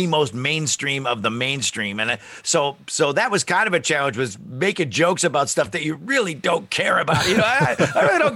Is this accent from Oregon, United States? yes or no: no; East Syracuse, New York, United States; And he and I, we grew up in East Syracuse, New York. Not a hotbed of show business, you know, kind of a blue-collar town.